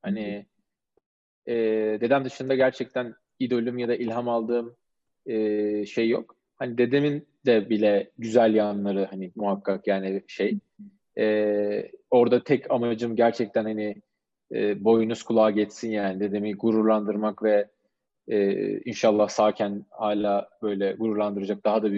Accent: Ankara, Turkey; now in Istanbul, Turkey; beni İstanbul'daki arkadaşlarımın çoğu hep İstanbullu biliyor yani. Kimse Ankara'da büyüdüm, Ankaralı oldum bilmiyor aslında.

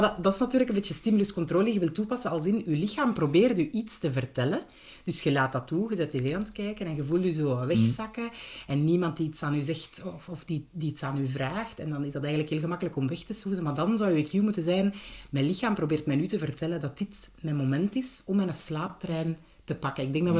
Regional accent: Belgium; En wij zijn Belgen, dus wij weten hoe dat gaat.

